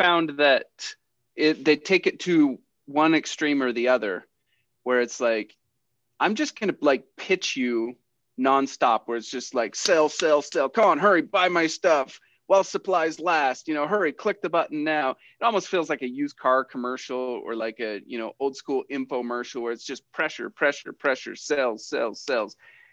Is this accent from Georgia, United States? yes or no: no; Utah, United States; I grew up in Utah and they were in Idaho, and their dad got a job down in Utah.